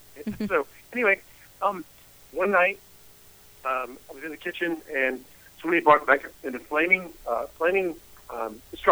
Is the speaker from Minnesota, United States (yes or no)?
no; Kansas City, Missouri, United States; I grew up in Kansas City, Missouri.